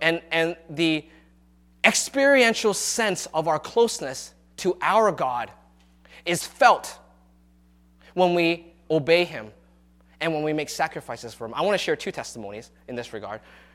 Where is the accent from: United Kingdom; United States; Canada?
Canada; North Delta, British Columbia; when I grew up in North Delta, the safe place outside of Surrey, right?